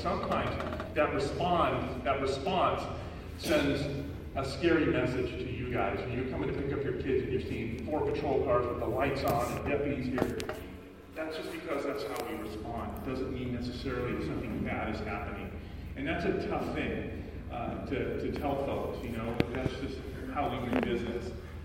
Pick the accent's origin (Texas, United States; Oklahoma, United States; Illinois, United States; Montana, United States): Oklahoma, United States; I didn't even know where that was until they sent me up there because I grew up in Oklahoma.